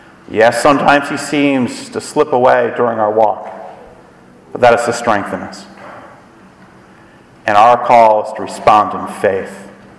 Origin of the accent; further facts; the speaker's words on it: Scotland, United Kingdom; I like that because I'm Scottish.